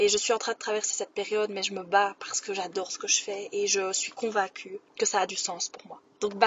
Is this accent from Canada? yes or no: no; Wallonia, Belgium; now in Liège, Belgium; j'ai 27 ans, je suis belge, je vis à Liège